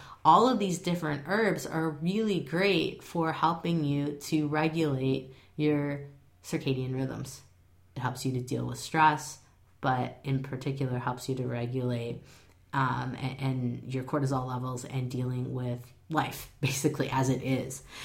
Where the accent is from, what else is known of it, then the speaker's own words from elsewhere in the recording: Chicago, Illinois, United States; now in Seattle, United States; I grew up in the Chicago area, and we're pretty darn gray too in the fall and winter, and so it's not a huge difference.